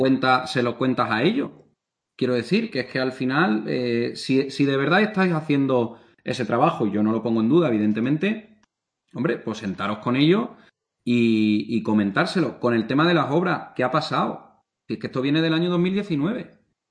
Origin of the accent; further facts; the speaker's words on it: Madrid, Community of Madrid, Spain; yo como madrileño